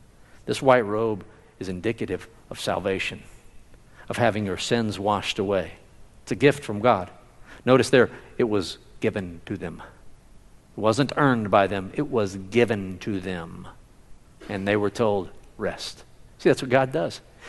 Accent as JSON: {"language": "English", "town": "Conroe", "region": "Texas", "country": "United States", "tie": "born or raised there", "also_born_or_lived": "Houston", "said": "I remember when we moved from Houston to where I grew up, most of my growing years was in Conroe."}